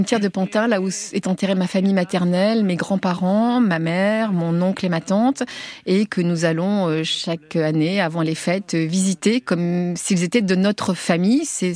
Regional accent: Tunisia; Nous, on est les Français de Tunisie, même si depuis tellement longtemps, on est devenus des Français à part entière, bien sûr.

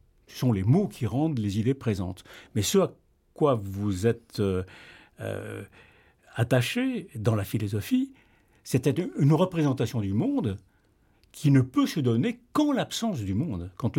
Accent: Paris, Île-de-France, France; born there; Je suis né à Paris, hein, mais enfin, j'ai beaucoup fréquenté mes grands-parents en Charente-Limousine.

